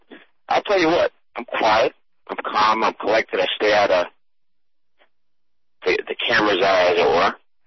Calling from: Florida, United States; And I'm calling you from South Florida, so I got my hip waders on already.

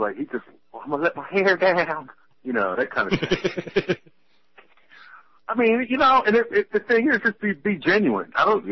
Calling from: South Carolina, United States; Anyway, I'm calling from South Carolina

